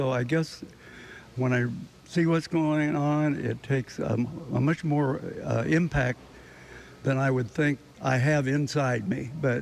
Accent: Chicago, Illinois, United States; moved away as an adult; I'm a Chicagoan, and I've been here for 30 years, so I'm almost a native, I would say.

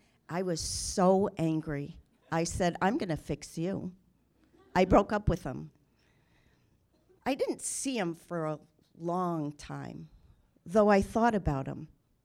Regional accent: Chicago, Illinois, United States; moved away as an adult; I flew back to Chicago, my hometown, to visit my family

